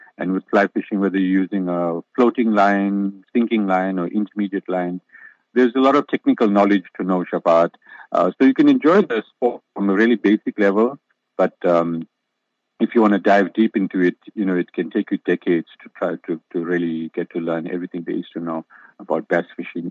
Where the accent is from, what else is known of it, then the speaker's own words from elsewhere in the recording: Durban, KwaZulu-Natal, South Africa; I grew up fishing in the Durban Harbour